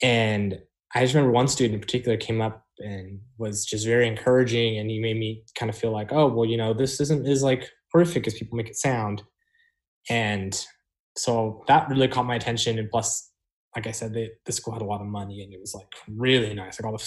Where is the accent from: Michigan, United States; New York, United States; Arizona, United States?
Arizona, United States; Mesa; I'm from Mesa, Arizona.